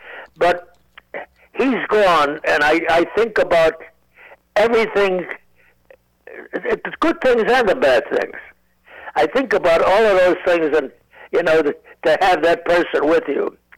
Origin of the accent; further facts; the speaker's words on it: Chicago, Illinois, United States; I come from Chicago, so I had to say something about a gangster.